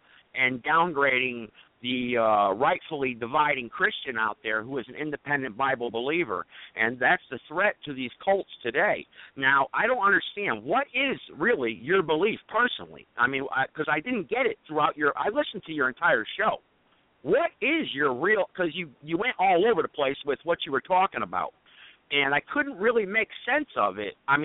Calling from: Reidsville, North Carolina, United States; I'm calling from Reidsville, North Carolina

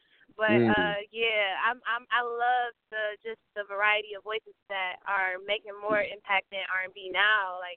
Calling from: Ypsilanti, Michigan, United States; I'm calling from Ypsilanti, Michigan. Yeah, it's a tongue twister, but I'm not far from New York.

